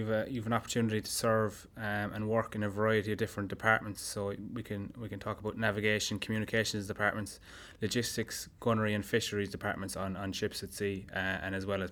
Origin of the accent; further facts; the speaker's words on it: Limerick, County Limerick, Ireland; I'm Limerick originally.